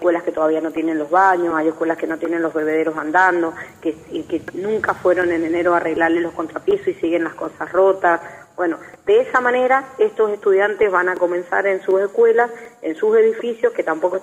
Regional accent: Mendoza, Argentina; los que somos de toda la vida de Mendoza sabemos muy bien, cuando éramos chicos

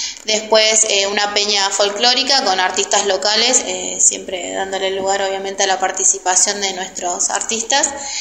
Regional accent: Aldea Las Pampas, Chubut, Argentina; Yo vengo de Aldea Las Pampas

